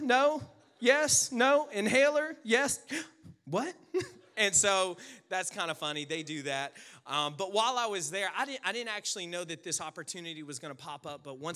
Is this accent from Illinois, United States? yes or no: no; Louisiana, United States; I'm from Louisiana, now I've seen more snow than all of you guys put together.